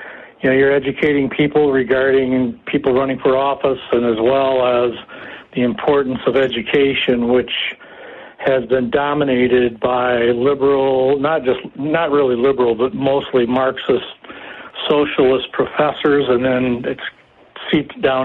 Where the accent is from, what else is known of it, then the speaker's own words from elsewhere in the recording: St. Joseph, Michigan, United States; I grew up in the St. Joe area. I know the Uptons.